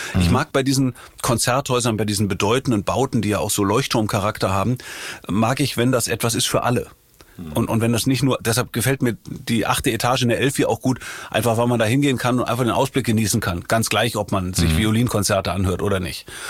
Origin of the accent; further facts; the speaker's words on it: Rhineland, Germany; now in Hamburg, Germany; Ja, ich bin im Rheinland groß geworden und ich habe bestimmt auch was Rheinisches, ne?